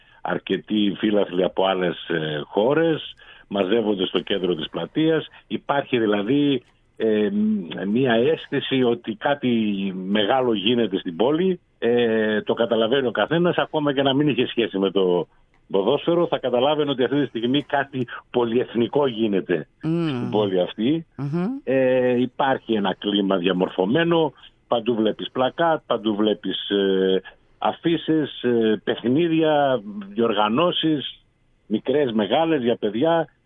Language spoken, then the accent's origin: Greek; Germany; Ναι, και δεν έφυγα καθόλου σχεδόν από την Γερμανία. Έφυγα για ένα εξάμηνο και για το στρατό.